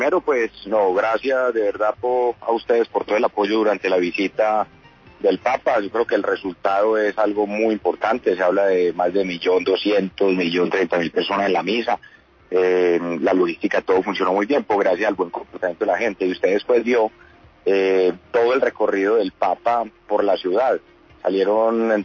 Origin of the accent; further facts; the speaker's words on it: Colombia; sobre todo como ciudadano y como colombiano